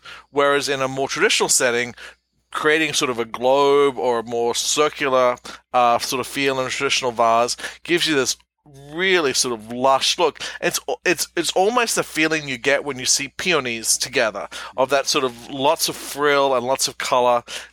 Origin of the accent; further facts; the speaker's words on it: Australia; moved away; I grew up in Australia.